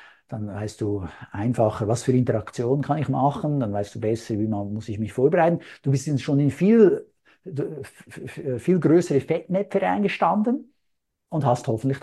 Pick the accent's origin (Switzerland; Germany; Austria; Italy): Switzerland; accent: Swiss; Ich muss ja jetzt nicht mehr meinen Dialekt abtrainieren, das ist nicht nötig. Ja. Ich bleibe authentisch. Ja, die dürfen gerne merken, dass ich Schweizer bin.